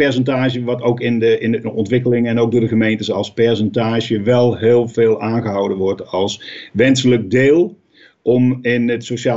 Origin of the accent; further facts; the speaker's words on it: Amsterdam, North Holland, Netherlands; born there; Ik ben inmiddels 63 jaar. Geboren in Amsterdam.